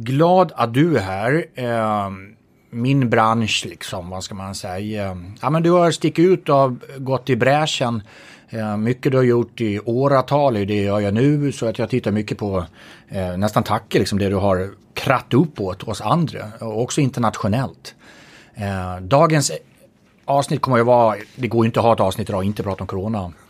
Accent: Gotland, Sweden; accent: Gotland dialect; apropå min dialekt, Gotland.

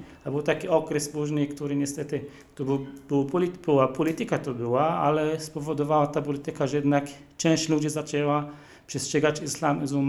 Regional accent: Sebastia, West Bank, Palestine; Ja pochodzę z takiej miejscowości, która nazywa się Sebastia. To nazwa to jest taka nazwa bardziej rzymska. To jest taka stara wioska, około 3000 mieszkańców.

